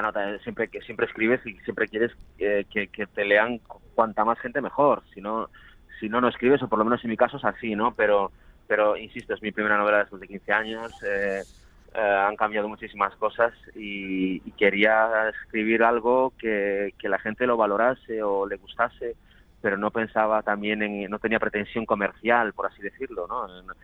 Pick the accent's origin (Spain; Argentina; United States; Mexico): Spain; Pontevedra, Galicia; born there; Transcurre en Pontevedra, que es mi ciudad natal, y durante el principio de los 90.